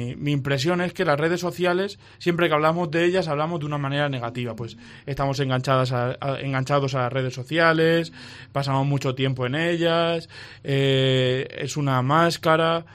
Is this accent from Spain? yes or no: yes; Villena, Valencian Community, Spain; Aquí no puedo evitar mencionar a mi pueblo. En Villena